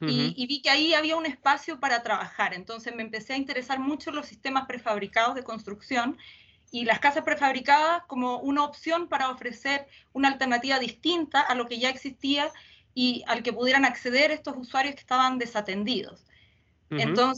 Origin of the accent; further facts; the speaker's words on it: Concepción, Biobío, Chile; yo soy arquitecta chilena, penquista, oriunda de Concepción, titulada de la Universidad Católica de Chile en Santiago